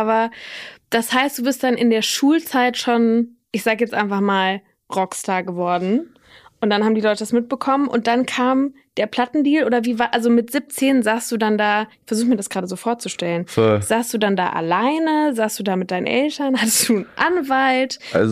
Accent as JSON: {"language": "German", "town": "Cologne", "region": "North Rhine-Westphalia", "country": "Germany", "said": "Ach, ich komme auch aus dem Rheinland."}